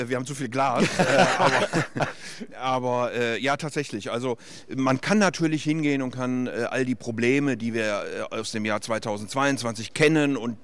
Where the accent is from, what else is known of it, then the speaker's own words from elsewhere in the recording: Rhineland, Germany; bin ja auch Rheinländer